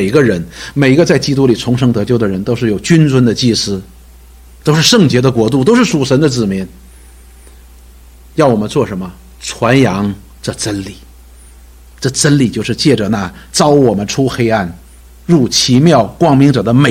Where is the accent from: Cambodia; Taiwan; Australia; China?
China; 实际作为我们中国人来说，我不知道现在年轻人怎么看